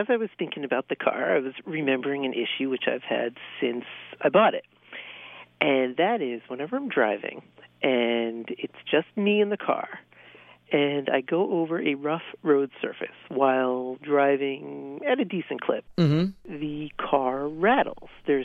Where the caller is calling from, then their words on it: Needham, Massachusetts, United States; I'm calling from Needham, Mass.